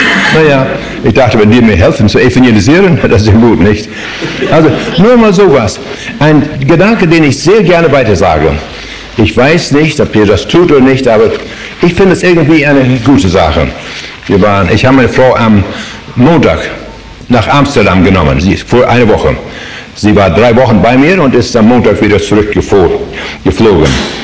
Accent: Saskatchewan, Canada; bin Kanadier, auch schon 2. Generation Kanadier. Meine Großeltern sind mal von Russland ausgewandert. Und ich bin dann in Kanada, in Saskatchewan. Das sind Name, ein Indianername in der Provinz. Und dann bin ich dann aufgewachsen auf dem Farm

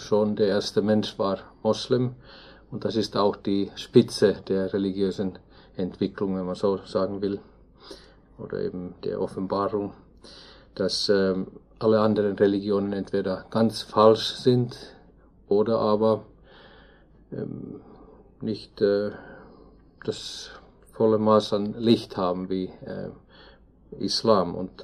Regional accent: Finland; German is a second language; also born or lived in Turkey; now in Germany; ich komme aus Finnland. Ich habe mit meiner Familie eine Zeit lang in der Türkei gelebt

